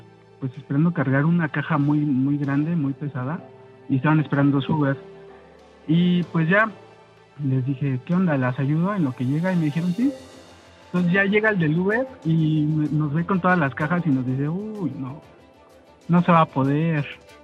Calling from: Polanco, Mexico City, Mexico; De aquí de Polanco.

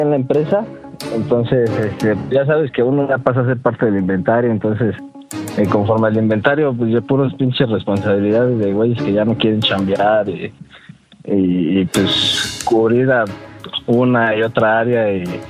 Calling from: Uruapan, Michoacán, Mexico; de Uruapan

